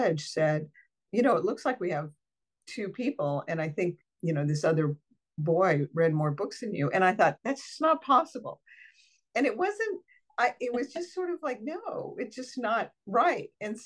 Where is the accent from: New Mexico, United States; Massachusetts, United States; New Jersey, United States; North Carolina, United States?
New Mexico, United States; also born or lived in South Dakota; Actually, because I was born in South Dakota, my mother was monolingual Spanish speaking at the time. And so when she returned with our family to New Mexico